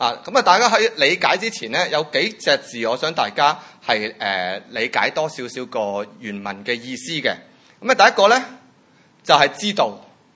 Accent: China; 我哋中国人咧好多时都系最常用安息就系死咗之后噶嘛

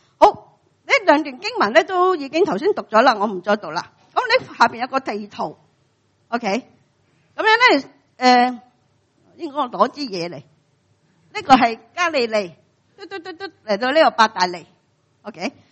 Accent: Hong Kong; 我谂我哋香港人冇边个讲唔忙嘅

